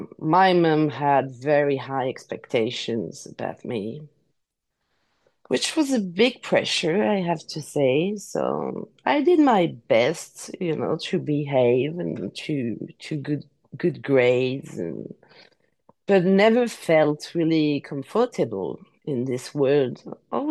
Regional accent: Paris, Île-de-France, France; English is a second language; I was born in Paris. I'm French, as you can hear it. So sorry if my English is not very eloquent, but I'll do my best.

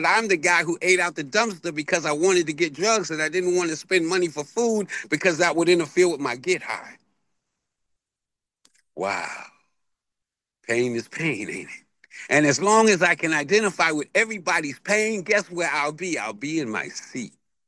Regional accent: Bronx, New York, United States; born there; I was born in South Bronx in 1959. There was no such thing as an addict or an alcoholic in any of my New York days, right?

